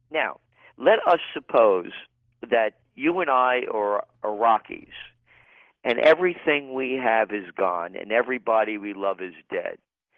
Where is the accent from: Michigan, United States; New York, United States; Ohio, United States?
New York, United States; New York City; being a New Yorker all my life, you know, watching this, it's quite strange to see the impact.